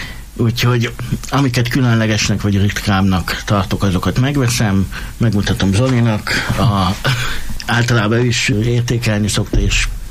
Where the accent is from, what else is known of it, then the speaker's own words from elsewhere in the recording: Miskolc, Borsod-Abaúj-Zemplén, Hungary; Én Miskolcot gyerekkorom óta szeretem. Ugye itt születtem, itt jártam iskoláimba, munkahelyeim is mindig itt voltak, tehát minden ide köt Miskolchoz